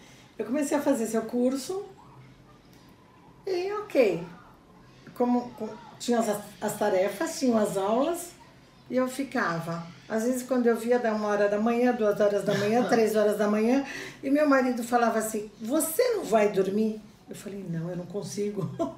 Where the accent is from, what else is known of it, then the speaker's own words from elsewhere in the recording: Sorocaba, São Paulo, Brazil; Não, eu sou de Sorocaba.